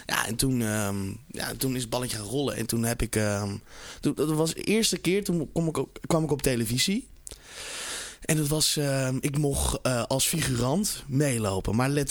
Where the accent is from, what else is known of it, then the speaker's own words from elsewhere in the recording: Breukelen, Utrecht, Netherlands; Ik kom uit Breukelen. Daar ben ik opgegroeid.